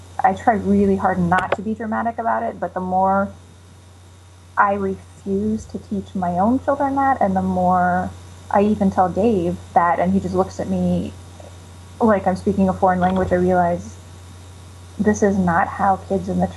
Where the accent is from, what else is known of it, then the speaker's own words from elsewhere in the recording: United States; I grew up in the States, as opposed to overseas or one certain region or another.